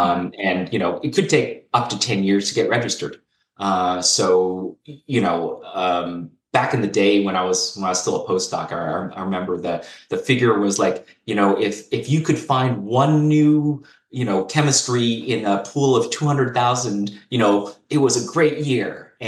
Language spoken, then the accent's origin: English; Fresno, California, United States; I grew up in Fresno, California. So that's, you know, like the fruit and vegetable basket of the world, right?